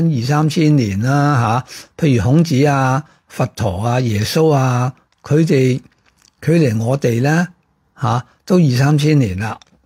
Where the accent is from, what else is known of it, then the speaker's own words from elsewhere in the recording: Hong Kong; 我哋香港系居安思危，好托赖咧，我哋香港人系喺一个温室里边